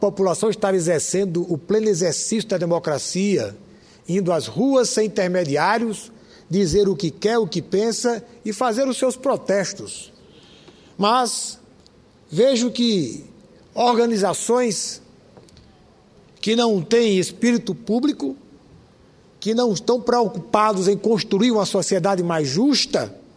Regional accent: Natal, Rio Grande do Norte, Brazil; lá na minha cidade, lá em Natal

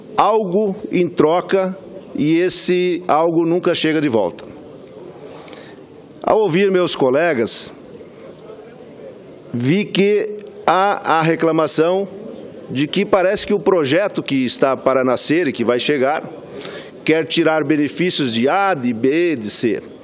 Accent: Brazil; como nós brasileiros, nós trabalhadores, nós empresários, nós agricultores

